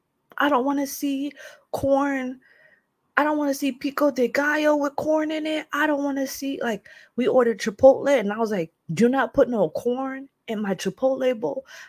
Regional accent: New Jersey, United States; while yes, I'm from Jersey, I'm Caribbean first.

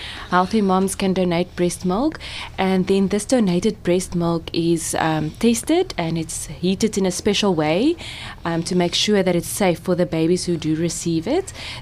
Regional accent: Cape Town, Western Cape, South Africa; Before that, I worked in Upington, a small town up in the Northern Cape. But I grew up in Cape Town, so that's why I'm back.

